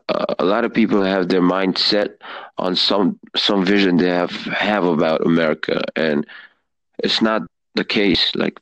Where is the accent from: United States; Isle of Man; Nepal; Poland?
Nepal; Yep, like, I'm from Nepal.